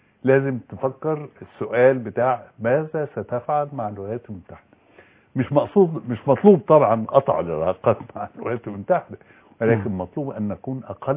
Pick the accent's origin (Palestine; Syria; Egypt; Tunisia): Egypt; الاساس هو احنا كمصريين